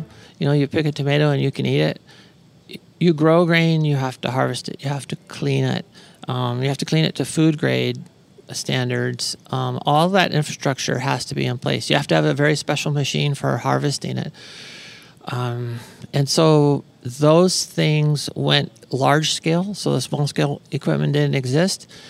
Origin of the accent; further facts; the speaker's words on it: Arizona, United States; He goes, where are you from? I go, from Arizona.